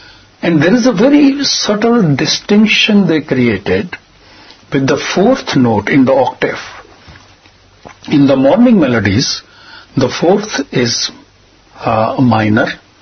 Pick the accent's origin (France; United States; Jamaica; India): India; Jammu and Kashmir; born there; I was born in Jammu and Kashmir, the northern state of India.